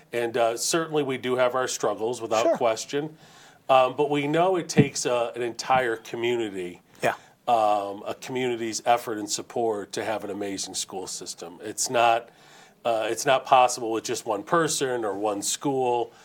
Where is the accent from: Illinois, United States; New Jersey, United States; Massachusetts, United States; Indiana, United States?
Massachusetts, United States; Springfield; growing up in Springfield in such an urban city